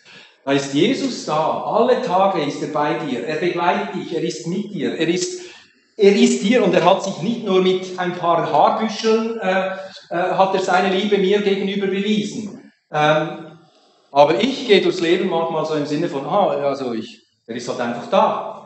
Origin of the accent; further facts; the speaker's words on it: Aargau, Switzerland; bei uns in Aargau, in der Bezirksschule, die Klassen werden dort aus verschiedenen Abgängen, aus verschiedenen Primarschulen zusammengestellt.